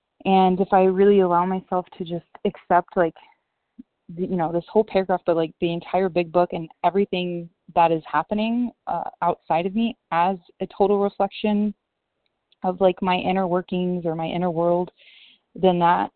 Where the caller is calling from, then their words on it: Costa Rica; compulsive overeater. I am in Costa Rica, so I believe that's mountain time.